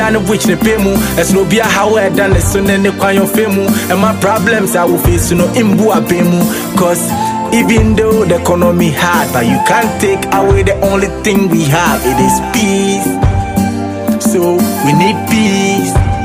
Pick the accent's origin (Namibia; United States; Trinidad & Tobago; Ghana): Ghana; As a Ghanaian, never allow any political party change that.